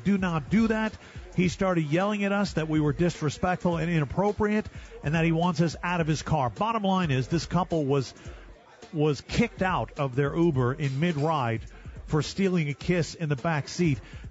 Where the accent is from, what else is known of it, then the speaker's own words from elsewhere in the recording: Brooklyn, New York, United States; something that happened in my hometown of Brooklyn, New York.